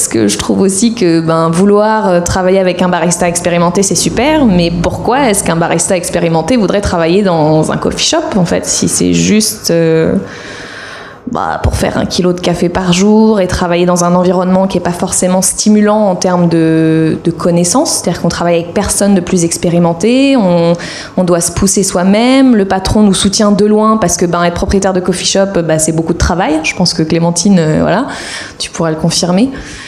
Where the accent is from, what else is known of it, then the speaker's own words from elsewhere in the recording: France; je suis français, donc je sais ce que c'est le bon vin.